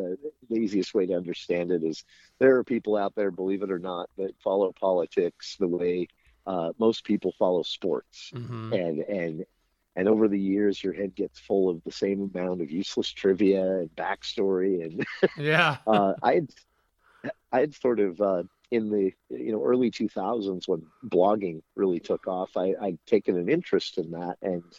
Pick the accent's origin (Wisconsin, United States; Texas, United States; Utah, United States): Utah, United States; Logan; I was actually born right here in Cache Valley. I was born in Logan, Utah. I grew up here other than some time away for college and lived in another state for a bit, ended up back here.